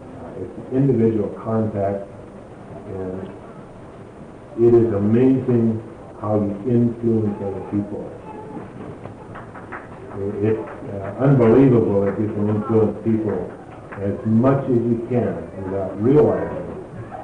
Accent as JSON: {"language": "English", "region": "Lima", "country": "Peru", "tie": "born or raised there", "said": "I was born and raised in Lima, Peru"}